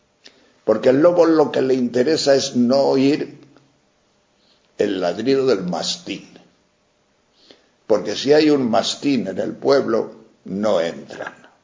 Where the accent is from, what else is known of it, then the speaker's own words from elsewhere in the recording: Castile and León, Spain; Yo cuando leo esto de San Pedro me acuerdo más bien de mi pueblo y de aquellos pueblos de la montaña leonesa